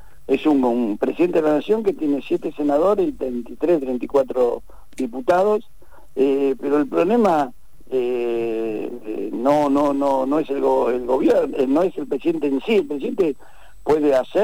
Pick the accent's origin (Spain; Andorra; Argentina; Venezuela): Argentina; yo te lo hablo como argentino